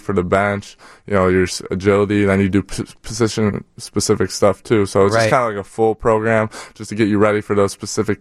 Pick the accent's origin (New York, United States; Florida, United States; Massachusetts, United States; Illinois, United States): Illinois, United States; Chicago; because I'm from the north, so I'm here from Chicago